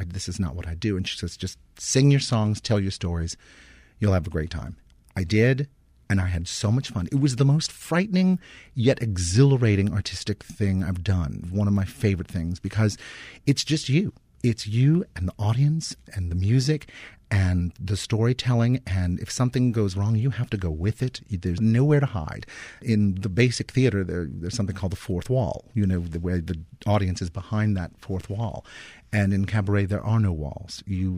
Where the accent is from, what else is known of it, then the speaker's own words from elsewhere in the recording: New Orleans, Louisiana, United States; also born or lived in New York; The stories all come from my just growing up in New Orleans and then living in New York